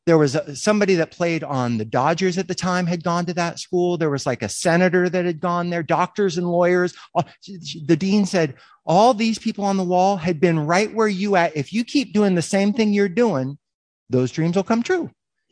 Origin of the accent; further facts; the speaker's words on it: Huntington Beach, California, United States; I'm from Huntington Beach originally